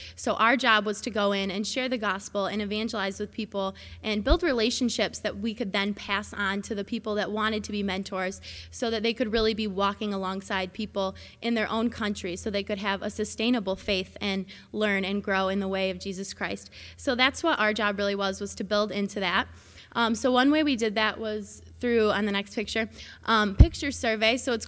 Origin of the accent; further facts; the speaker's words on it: United States; it's not me coming as an American and providing all the solutions